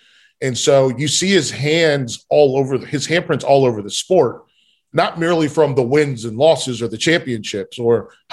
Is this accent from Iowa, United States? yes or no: no; North Carolina, United States; like I grew up in North Carolina.